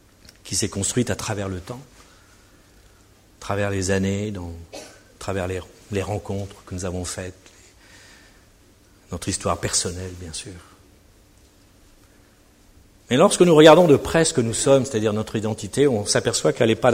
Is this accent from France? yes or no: yes; France; Moi, personnellement, je suis un Français, blanc, vous avez remarqué ? Bien blanc, très blanc même, blanc de blanc.